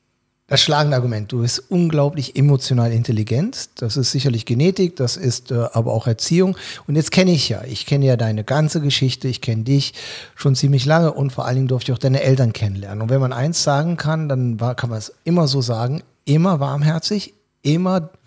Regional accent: Cologne, North Rhine-Westphalia, Germany; Ich bin ja ein Kölner. Man sagt ja, der Kölner trägt sein Herz auf der Zunge.

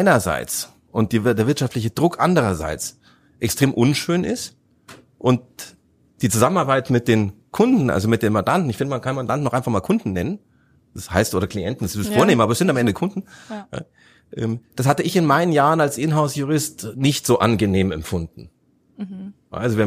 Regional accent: Munich, Bavaria, Germany; Ich bin aus München

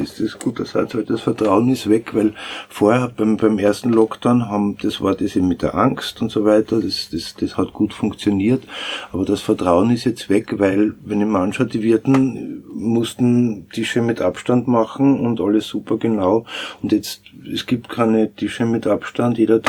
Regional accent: Styria, Austria; now in Vienna, Austria; Ich selber bin ja auch ein Landkind, bin auch kein Wiener, komme aus der Steiermark und bin eben seit 82 in Wien.

